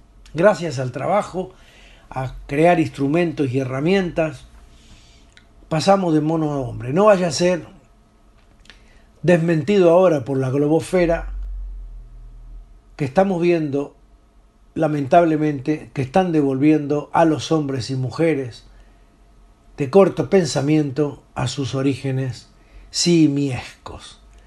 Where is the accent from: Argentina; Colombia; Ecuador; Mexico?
Argentina; nos avergüenza como argentinos ante el mundo